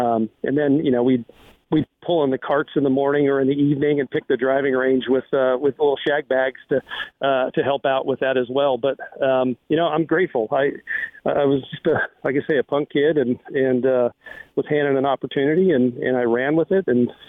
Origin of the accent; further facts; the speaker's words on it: California, United States; as a little kid growing up in Southern California, playing on a 9-hole Navy golf course